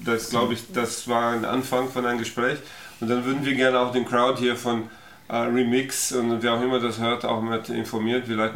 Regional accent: Brazil; German is a second language; ich komme aus Brasilien

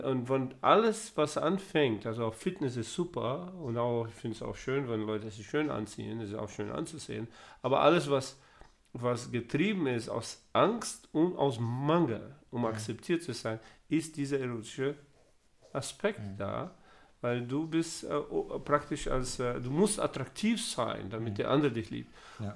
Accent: Brazil; ich komme aus Brasilien

